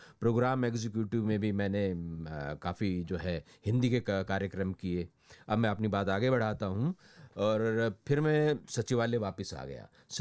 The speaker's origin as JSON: {"language": "Hindi", "region": "Haryana", "country": "India", "said": "अब मैं हरियाणा से हूँ, मैं आपको बताऊंगा हरियाणा में लोकगीत"}